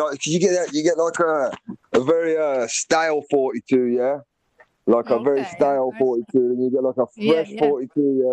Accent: Birmingham, West Midlands, United Kingdom; I'm from England, Birmingham.

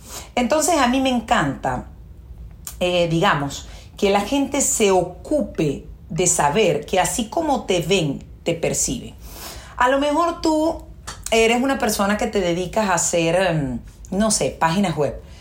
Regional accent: Venezuela; si tú trabajabas en mi país, yo soy venezolana

